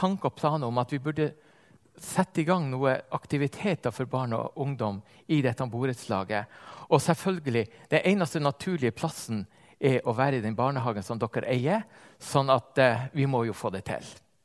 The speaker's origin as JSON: {"language": "Norwegian", "region": "Northern Norway", "country": "Norway", "moved": "yes", "lives_now": "Stavanger, Norway", "said": "Jeg fikk en opplevelse av dette med kultur når jeg kom fra Nord-Norge og flyttet ned til Stavanger."}